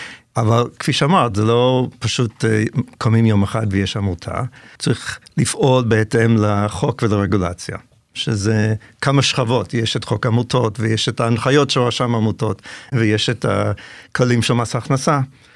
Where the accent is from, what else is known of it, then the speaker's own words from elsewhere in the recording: Canada; moved away as an adult; now in Israel; אז באמת נולדתי בקנדה. ואחרי שסיימתי שם תואר ראשון, עליתי לארץ ב-1989